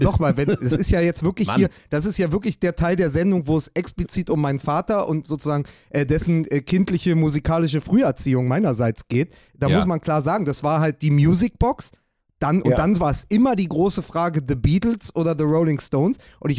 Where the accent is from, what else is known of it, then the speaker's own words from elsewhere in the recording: Berlin, Germany; Das Tolle ist, bei uns in Spandau am Stadtrand von Berlin standen solche Dinger natürlich entweder in so Kneipen wie dem